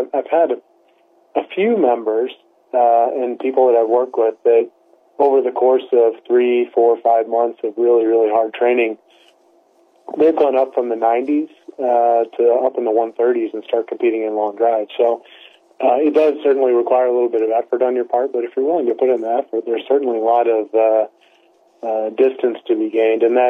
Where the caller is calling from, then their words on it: Zurich, Switzerland; I'm in Zurich, Switzerland right now.